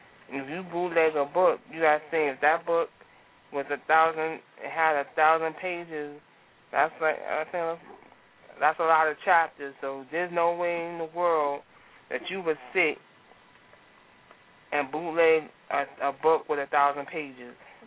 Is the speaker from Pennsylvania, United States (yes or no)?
no; New York, United States; now in New Jersey, United States; No, I'm in New Jersey, but I'm from New York.